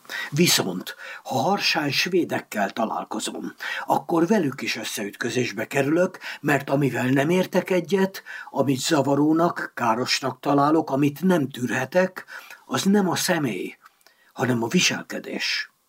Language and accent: Hungarian; Hungary; A magyarországi kultúrában, ahol én felnőttem